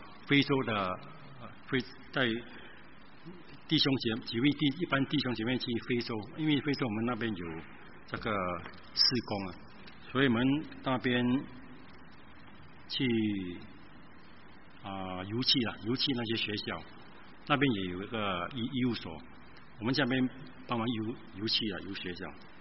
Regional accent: Singapore; 可见我们新加坡人真的身在福中不知福

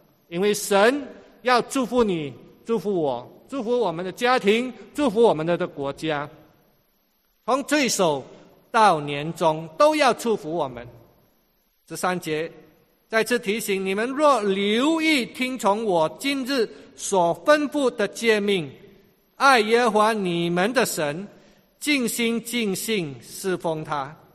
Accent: China; now in Singapore; 我们从国内来到新加坡

